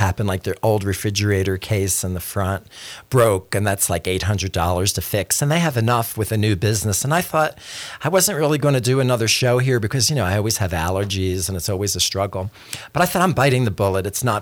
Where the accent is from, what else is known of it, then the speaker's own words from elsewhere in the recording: Philadelphia, Pennsylvania, United States; Philadelphia is my hometown.